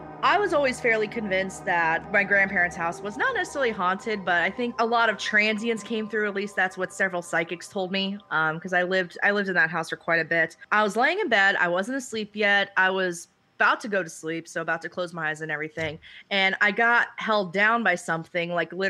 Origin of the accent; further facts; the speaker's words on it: San Diego, California, United States; now in Raleigh, United States; lived in San Diego my whole life, but I went to Kentucky 2 or 3 weeks at a time during the summers. Yeah, and then I moved to Raleigh almost about 2.5 years ag